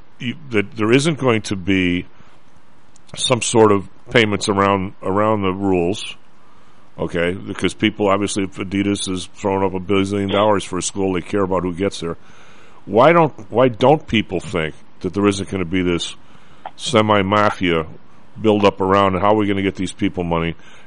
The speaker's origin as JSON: {"language": "English", "town": "Chicago", "region": "Illinois", "country": "United States", "said": "Maybe it's because I'm from Chicago."}